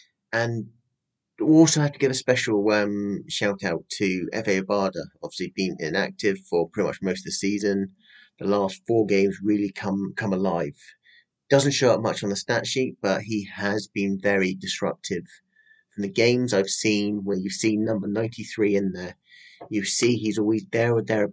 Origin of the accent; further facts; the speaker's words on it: United Kingdom; and again, I'm British.